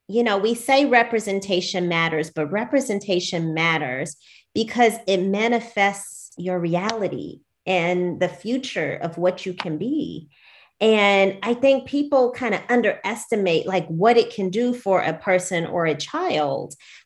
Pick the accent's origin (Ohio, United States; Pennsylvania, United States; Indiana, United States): Indiana, United States; Gary; You know, I grew up in Gary, Indiana, where the kids and most of the teachers looked like me